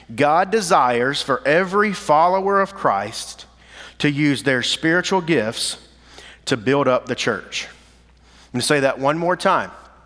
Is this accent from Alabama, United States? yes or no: yes; Alabama, United States; also born or lived in Tennessee; I'm originally from Alabama. My wife's from Arizona. And we were in Tennessee, and they sent us to Georgia